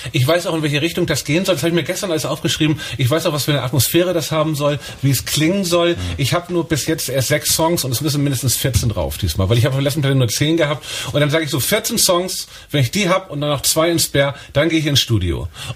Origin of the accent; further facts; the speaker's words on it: Hamburg, Germany; Ich komme aus Hamburg.